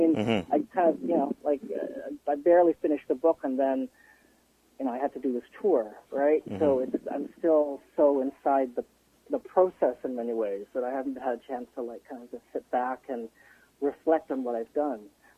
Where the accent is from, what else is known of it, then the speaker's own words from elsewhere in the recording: Canada; Usually Toronto would be the more viable choice for me, being Canadian